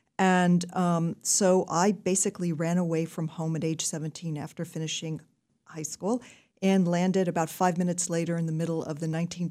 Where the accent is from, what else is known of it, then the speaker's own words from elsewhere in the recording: Detroit, Michigan, United States; When I was growing up in Detroit, I thought it was beyond boring.